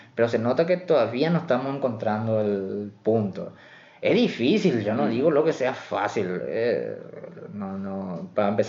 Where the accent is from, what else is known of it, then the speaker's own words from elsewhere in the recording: Paraguay; Nosotros como paraguayos es difícil escuchar al otro paraguayo en la cámara, sí.